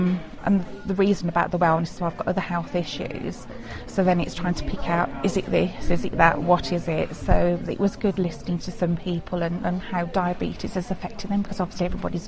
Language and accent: English; Redditch, West Midlands, United Kingdom; and I'm from Redditch.